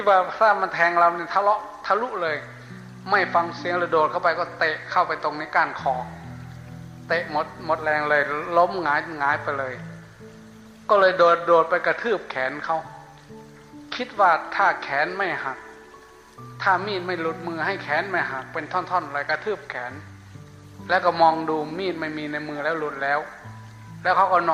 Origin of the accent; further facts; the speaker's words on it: Sakon Nakhon, Thailand; first language Lao; ผมอยู่สกลนครครับ